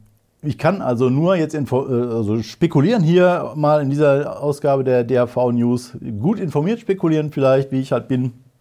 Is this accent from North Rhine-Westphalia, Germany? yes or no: yes; North Rhine-Westphalia, Germany; vielleicht sogar Bergisches Land, wo ich herkomme.